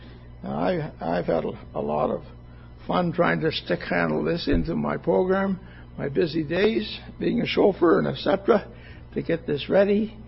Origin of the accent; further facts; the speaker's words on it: Kenora, Ontario, Canada; I was working recently with a young fella who was from Kenora, Ontario, my hometown.